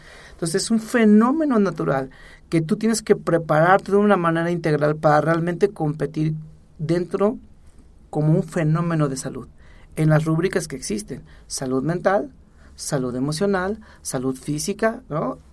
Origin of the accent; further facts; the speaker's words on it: Mexico; yo voy a otros países y soy mexicano y voy por mi calidad, por mi trabajo